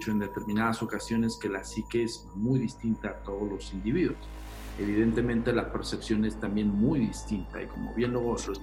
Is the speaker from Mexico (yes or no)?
yes; Mexico; somos mexicanos